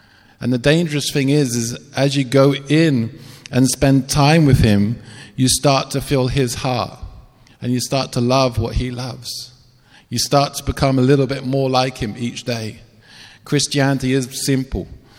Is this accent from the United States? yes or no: no; England, United Kingdom; I didn't even know them. I'm an English strong boy.